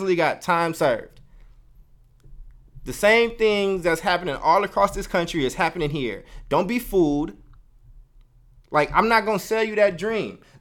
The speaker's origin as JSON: {"language": "English", "town": "Oakland", "region": "California", "country": "United States", "tie": "born or raised there", "said": "I lived in Oakland. I lived in North Oakland. I grew up in North Oakland. So I settled in North Oakland when I was maybe like 11 with my parents, right?"}